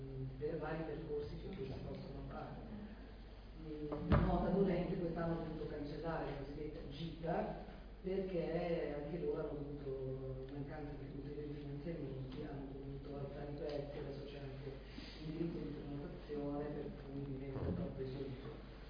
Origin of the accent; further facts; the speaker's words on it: Bologna, Emilia-Romagna, Italy; ma anche perché sono di Bologna